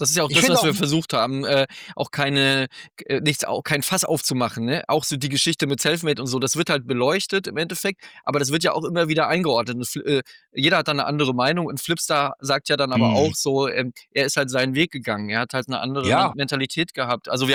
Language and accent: German; Schwerin, Mecklenburg-Vorpommern, Germany; also born or lived in Thuringia; ich bin ja aus dem Osten, also aus Schwerin und Thüringen